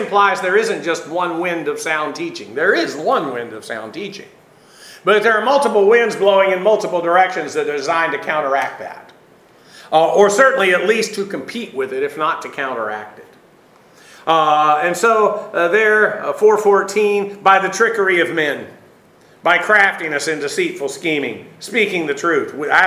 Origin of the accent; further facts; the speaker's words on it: Tupelo, Mississippi, United States; born there; Well, I was born in Tupelo, Mississippi.